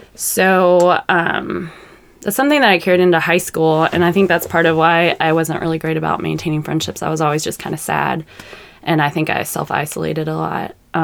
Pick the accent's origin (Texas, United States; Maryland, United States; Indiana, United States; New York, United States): Indiana, United States; Jeffersonville; now in Louisville, United States; Well, Jeffersonville, Indiana, but basically, yeah. I went to school in Louisville. I went to Presentation all girls school, so I have a lot of Louisville friends, and then I've pretty much lived here, I mean, most of my life, yeah.